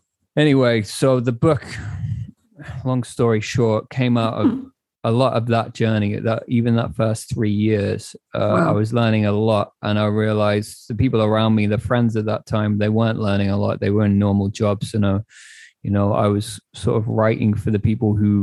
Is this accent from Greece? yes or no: no; United Kingdom; born there; on the street in London, where I was living at that point. And I'm British born. And so back at 28, I was an entrepreneur